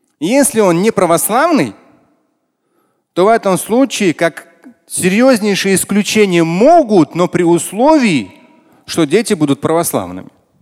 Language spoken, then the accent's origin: Russian; Russia; я россиянин. Я не могу что-то против России делать, это мое родное государство.